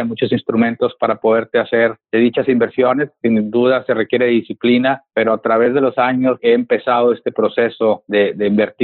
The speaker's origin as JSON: {"language": "Spanish", "town": "Monterrey", "region": "Nuevo León", "country": "Mexico", "tie": "born or raised there", "moved": "yes", "lives_now": "United States", "said": "soy originario de Monterrey. Tengo aquí en Estados Unidos ya 11 años."}